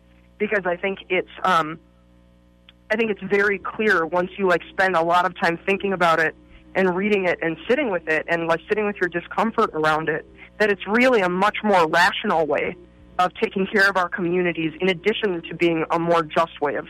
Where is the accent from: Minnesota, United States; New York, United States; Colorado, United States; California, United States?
Minnesota, United States; Minneapolis; Like, I, you know, although I'm from Minneapolis, I actually went to college at Santa Clara University in the South Bay